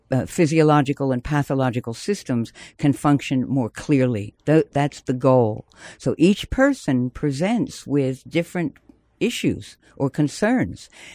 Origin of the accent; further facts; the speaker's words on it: East Coast, United States; moved away; also born or lived in England; No, I'm American, an East Coast girl, but I've lived in England for many years.